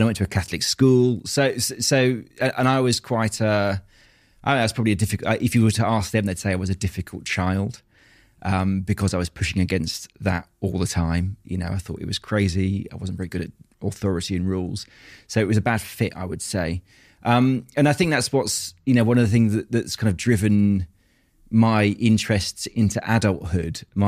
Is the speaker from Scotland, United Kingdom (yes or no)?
no; Tunbridge Wells, South East England, United Kingdom; I was brought up in Tunbridge Wells in Kent. Middle-class family, very Catholic. It was quite a Victorian, strict, superstitious, religious upbringing.